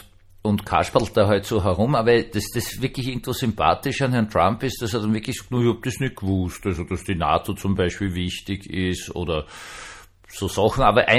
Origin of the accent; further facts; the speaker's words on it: Austria; Also als Österreicher beschwert man sich immer gerne über die Deutschen.